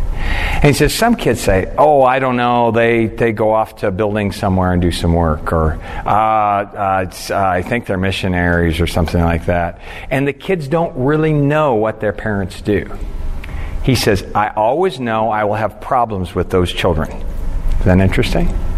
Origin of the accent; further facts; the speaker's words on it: Philippines; born there; I was born in the Philippines. My parents were missionaries there for 10 years.